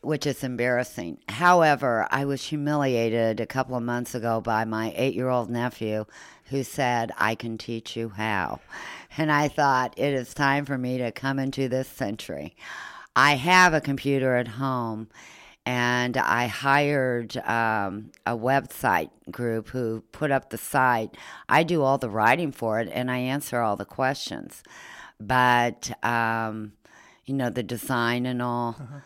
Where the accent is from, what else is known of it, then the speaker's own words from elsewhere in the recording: Ireland; It's a hard book to read, but being Irish, and I love his writing.